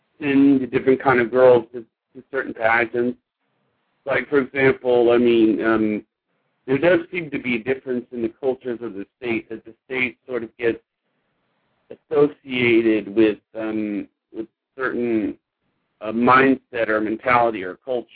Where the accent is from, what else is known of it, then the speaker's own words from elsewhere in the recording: Georgia, United States; Because I'm from Georgia.